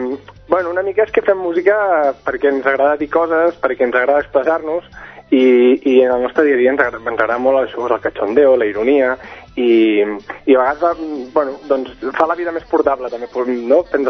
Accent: Cerdanyola del Vallès, Catalonia, Spain; Som una colla que ens coneixem des de fa molt temps, som de Cerdanyola

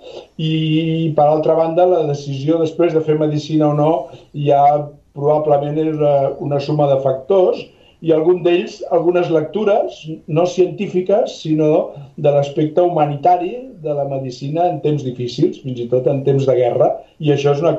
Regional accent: Barcelona, Catalonia, Spain; jo sóc un nen de barri de Barcelona, jo vaig néixer a la Sagrera, era un moment, als anys 50, dur per la societat

